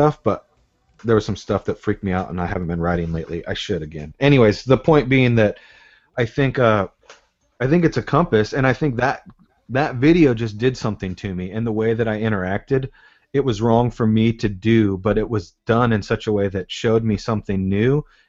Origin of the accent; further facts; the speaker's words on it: Port Angeles, Washington, United States; even growing up in my hometown, which is about 2 hours west of Seattle in a small town called Port Angeles, I never fit in with Christians.